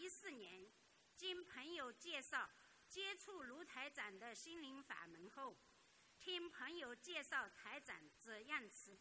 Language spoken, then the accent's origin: Chinese; Shaoxing, Zhejiang, China; 我是来自浙江绍兴的一位佛友， … 我信佛已有十多年了